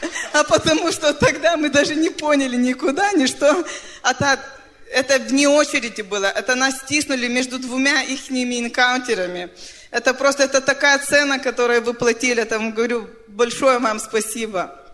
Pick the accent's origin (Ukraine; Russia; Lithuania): Lithuania; Russian is a second language; Здравствуйте, дорогие. Мы из Литвы.